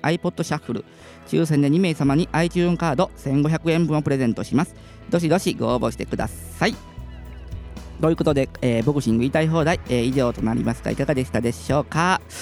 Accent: Kochi, Japan; 地元高知県にいたんですけど、

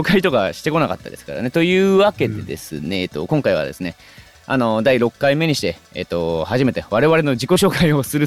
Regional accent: Tokyo, Japan; 出身はずっと生まれも育ちも東京で、

